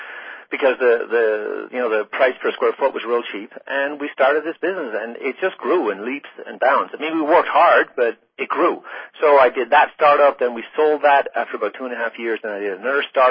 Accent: Ireland; also born or lived in Boston, United States; now in United States; I'm originally from Ireland, so I came to the States back in the 80s in pursuit of the at least what I interpreted as the American dream, and spent 7 years living illegally there in Boston and the area until I got a green card, and then I moved down to Manhattan.

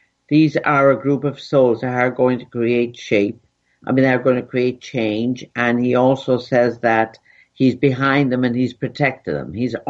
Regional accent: Ireland

